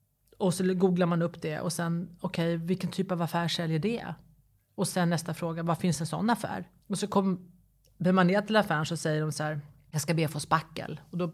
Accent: Sweden; Och sen som svensk då så öppnade jag alla fönsterluckor för jag ville ha in ljus.

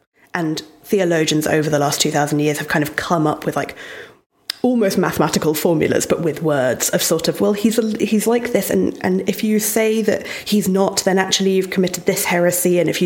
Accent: Exeter, South West England, United Kingdom; moved away as an adult; also born or lived in Spain; now in Edinburgh, United Kingdom; I was raised in England. I grew up in a city called Exeter in the southwest.

